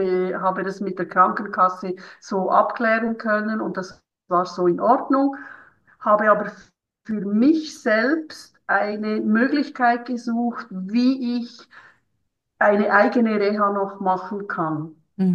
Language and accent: German; Switzerland; Und bei uns in der Schweiz ist es so, wir haben keine Anschlussbehandlungen.